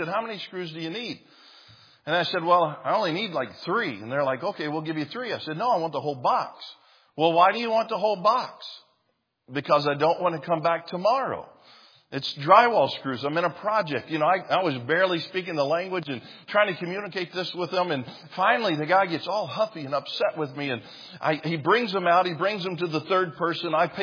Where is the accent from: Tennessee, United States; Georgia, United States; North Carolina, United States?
Tennessee, United States; my wife's from Michigan and I'm from Tennessee. She had been told all of her life that Tennessee hillbillies don't even wear shoes.